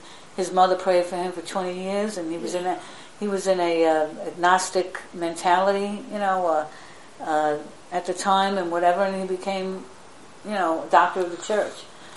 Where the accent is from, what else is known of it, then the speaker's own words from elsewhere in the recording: New York, United States; But it's hard for me because I'm Italian and I'm a New Yorker.